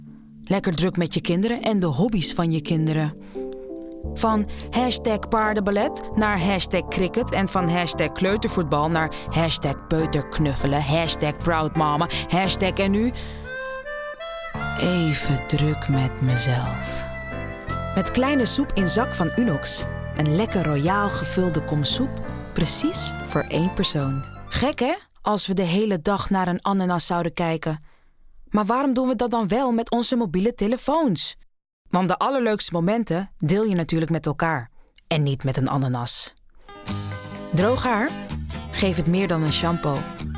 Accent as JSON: {"language": "Dutch", "town": "Amsterdam", "region": "North Holland", "country": "Netherlands", "said": "Ik kom uit Amsterdam"}